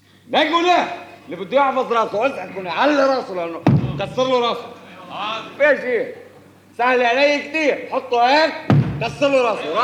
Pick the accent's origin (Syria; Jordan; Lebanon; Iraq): Lebanon; انا انسان لبناني، لبناني عم بستجيب لضمير مخي